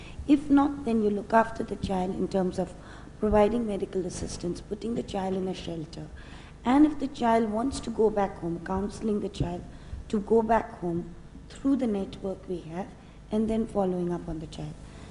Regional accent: India; Yeah, I'd say I'm primarily Indian, and then work across.

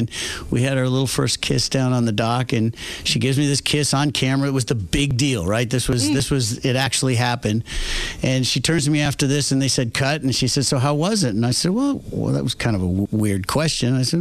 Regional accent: New York City, New York, United States; also born or lived in Los Angeles; I am a summer man, but I'm born and raised in New York, and so I'm kind of used to that, but lived in L.A. for, you know, the obvious 30 years for the industry

